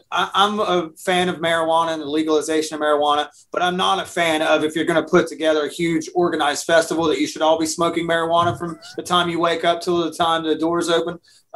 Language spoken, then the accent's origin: English; West Virginia, United States; It's in my hometown. The place where they get married in the CVS. That's where my dad's from, in the hills of West Virginia.